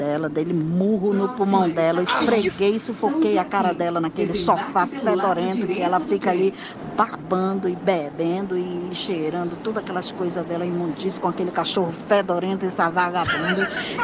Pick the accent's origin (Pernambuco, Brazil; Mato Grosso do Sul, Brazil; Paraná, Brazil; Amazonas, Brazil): Amazonas, Brazil; Manaus; eu sou de Manaus